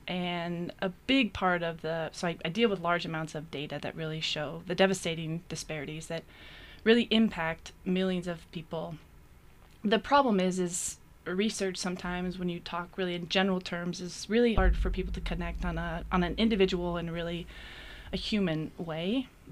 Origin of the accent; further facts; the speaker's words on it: Tucson, Arizona, United States; now in Colorado, United States; I grew up in Tucson, Arizona, and I've been in Colorado for 20 years now.